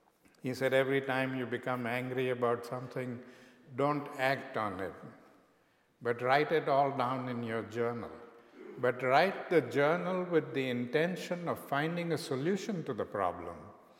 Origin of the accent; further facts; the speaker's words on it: South Africa; One of the first things that I was taught by my grandfather when I came to him from South Africa, because I was a victim of prejudices.